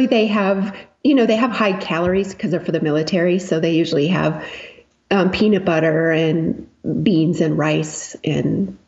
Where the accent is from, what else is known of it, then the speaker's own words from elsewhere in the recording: United States; They know we're from the United States. They know we have a cushy life compared to them.